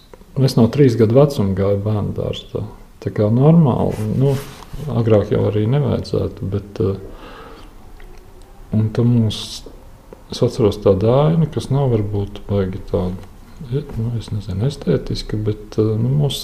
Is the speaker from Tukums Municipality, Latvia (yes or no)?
no; Riga, Latvia; born there; es esmu dzimis Rīgā, Pastaņas ielā. Nē, pareizāk sakot, es esmu dzimis Rīgas pilsētas otrajā slimnīcā